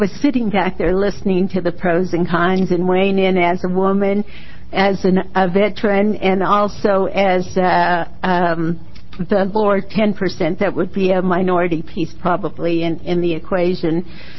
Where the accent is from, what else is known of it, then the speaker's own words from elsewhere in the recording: United States; as an American born and raised in the United States, second generation